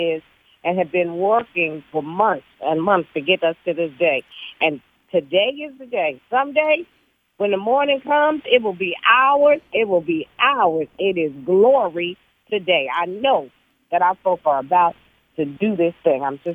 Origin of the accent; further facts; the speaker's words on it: North Carolina, United States; You know, I'm from North Carolina, so I'm right. A Southerner.